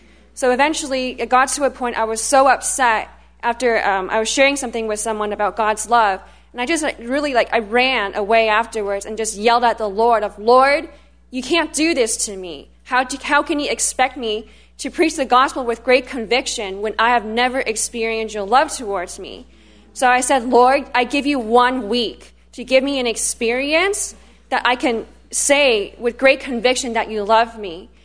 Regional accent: Toronto, Ontario, Canada; I'm from Toronto.

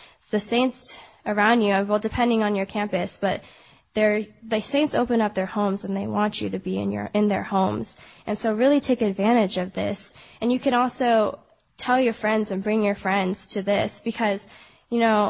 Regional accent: Irvine, California, United States; I'm going to be a third year at the University of Chicago. I grew up in Irvine.

